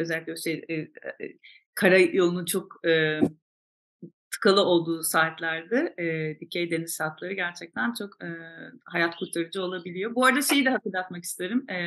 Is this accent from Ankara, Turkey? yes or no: no; Istanbul, Turkey; yine bir İstanbullu olarak.